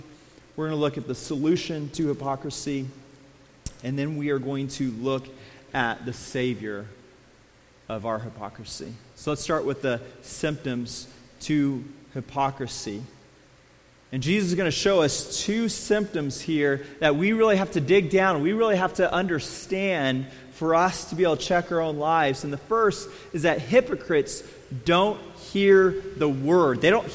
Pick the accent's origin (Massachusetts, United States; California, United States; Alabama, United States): California, United States; I'm different because of growing up in Central California.